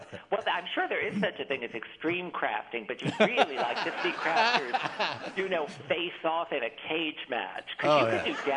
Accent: New Jersey, United States; Because I think when I was growing up in New Jersey, I could not have been more fascinated with crafting, which continues.

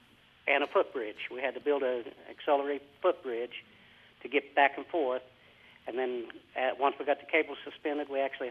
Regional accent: Mulvane, Kansas, United States; Right. That's my hometown.

